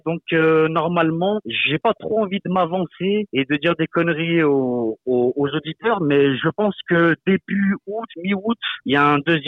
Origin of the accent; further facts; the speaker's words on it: Felgueiras, Porto District, Portugal; Oui, je suis de Felgueiras.